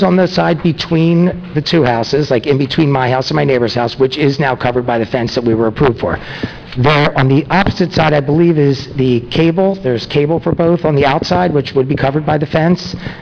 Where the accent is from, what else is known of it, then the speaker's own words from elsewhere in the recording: Philadelphia, Pennsylvania, United States; now in Margate, United States; You know, we're from Philadelphia. So we just decided after 30 years, and our children are 28 and 24, we think we'd like to live here.